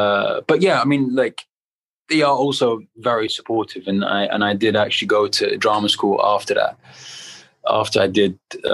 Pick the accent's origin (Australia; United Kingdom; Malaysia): United Kingdom; you know, in my house, we're very Egyptian. We grew up in Britain. We were very still had instilled a lot of Egyptian values at home.